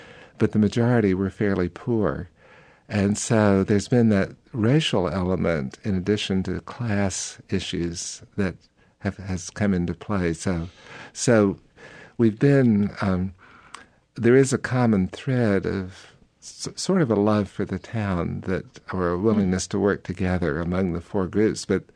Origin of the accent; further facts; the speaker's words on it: Carroll County, Virginia, United States; I grew up in Carroll County, Virginia, near Mount Airy, which didn't like the slave system particularly.